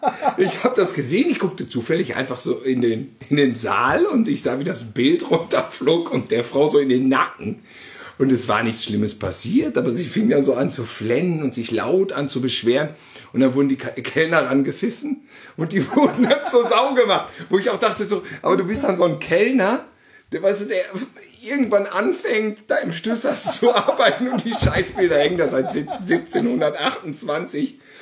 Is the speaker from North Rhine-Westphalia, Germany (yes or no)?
yes; North Rhine-Westphalia, Germany; als Westfale muss man sich das aneignen.